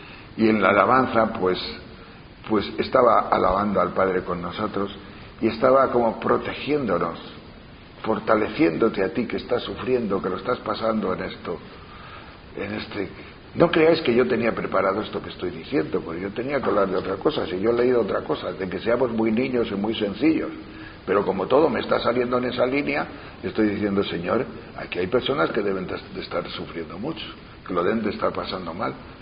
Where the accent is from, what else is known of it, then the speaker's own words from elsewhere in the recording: Castile and León, Spain; Pero en algunos momentos me creo en mi tierra, porque yo soy de León, de las montañas de León, que son montañas grandonas igual que las de aquí.